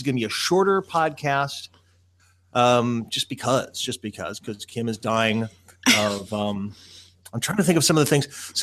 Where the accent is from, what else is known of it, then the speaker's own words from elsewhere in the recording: Los Angeles, California, United States; I'm from Los Angeles. I know these things.